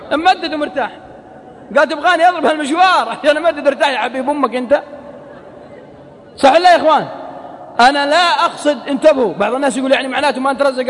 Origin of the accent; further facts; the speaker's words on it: Al-Qassim, Saudi Arabia; accent: Qassimi; على لهجتنا القصيم ما ادري عاد ايش يقولون عندكم